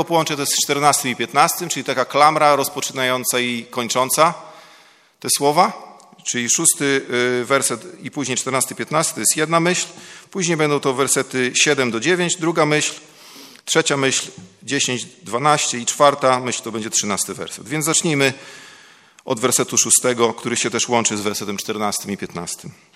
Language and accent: Polish; Białystok, Podlaskie Voivodeship, Poland; to było w Białymstoku, skąd pochodzę.